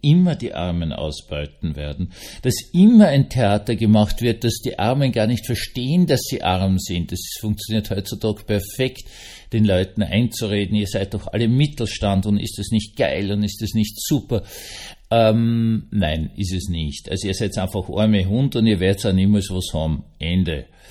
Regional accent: Austria; Die EU zieht zwar nicht mit, aber wir als Österreicher tapfer, wie wir sind und fit, machen das.

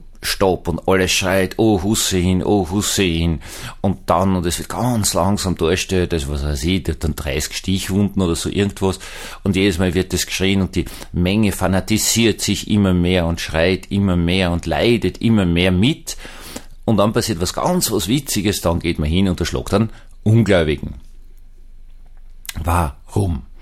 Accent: Vienna, Austria; Außerdem bin ich Wiener Protestant, das ist bürgerlicher Protestantismus

